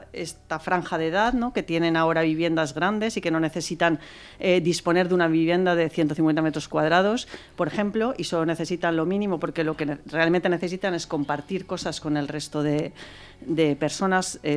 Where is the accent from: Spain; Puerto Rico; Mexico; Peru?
Spain; mi socio es francés, yo soy española y bueno, y así hemos desarrollado nuestro trabajo desde el principio